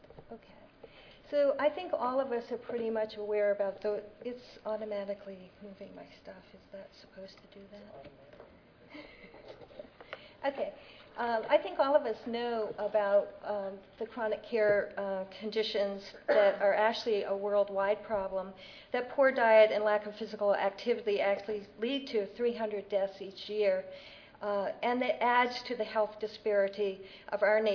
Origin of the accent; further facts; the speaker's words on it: Vermont, United States; I'm from Vermont. I'm that state that's getting the snow right now, I guess.